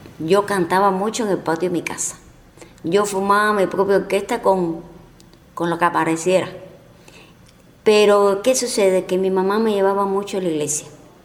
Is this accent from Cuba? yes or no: yes; San José de las Lajas, Mayabeque, Cuba; nací aquí en San José de las Lajas.